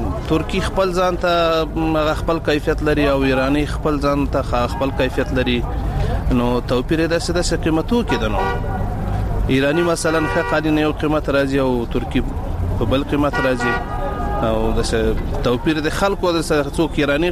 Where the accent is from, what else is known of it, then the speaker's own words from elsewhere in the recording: Logar, Afghanistan; زه د لوګر ولایت اوسیدونکی یم